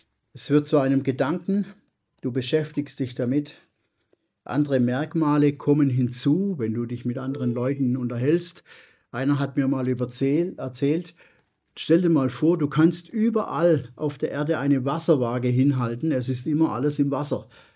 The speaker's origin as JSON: {"language": "German", "country": "Germany", "tie": "born or raised there", "said": "Ich lebe in diesem Land, ich bin in diesem Land aufgewachsen. Das ist einfach so. Und das ist meine erste Identität, ich bin halt ein Deutscher."}